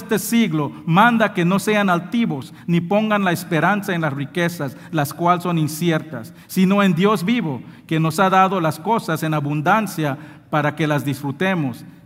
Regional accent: Belize; Yo soy originalmente de Belice. Mi familia son descendientes de los mayas.

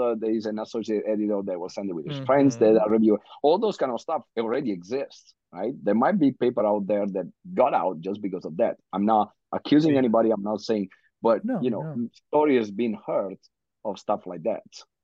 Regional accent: Italy; English is a second language; I come from Italy where we write completely differently from that, right? On top yeah. of not being a native speaker.

